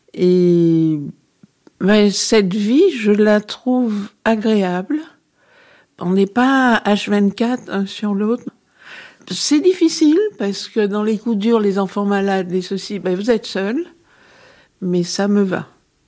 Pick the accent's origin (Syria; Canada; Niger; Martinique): Martinique; Je suis originaire de la Martinique, tout comme mon mari l'était.